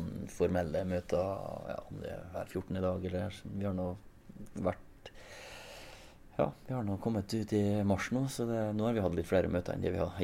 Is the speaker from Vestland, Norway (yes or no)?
no; Møre og Romsdal, Norway; når jeg vokste opp i Klausenenga